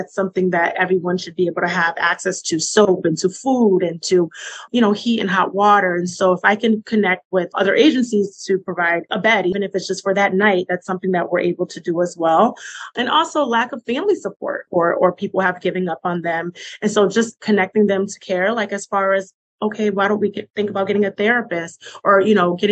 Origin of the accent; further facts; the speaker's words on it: Springfield, Massachusetts, United States; And I'm also from Springfield, Massachusetts